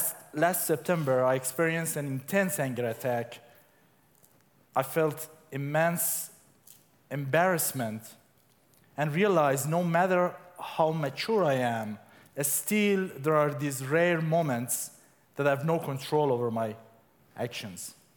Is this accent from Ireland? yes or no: no; Iran; Furthermore, for me growing up in Iran, having a beard was not just a personal choice.